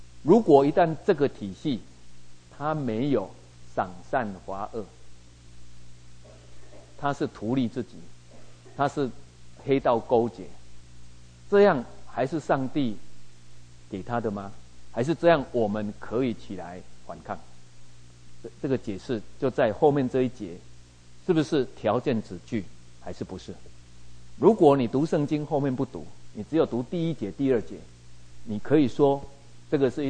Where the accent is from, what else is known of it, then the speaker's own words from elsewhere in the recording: Taiwan; 所以我们过去小的时候，我们在台湾长大都知道这个过程